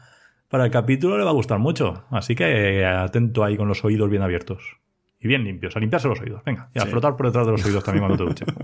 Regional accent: Elda, Valencian Community, Spain; que soy nutricionista y farmacéutico también, que trabajo en IBI, aunque soy de ELDA

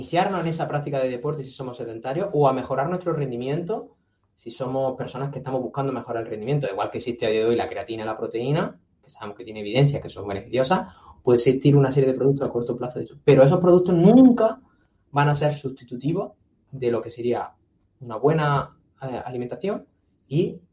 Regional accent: Spain; y más nosotros que somos españoles

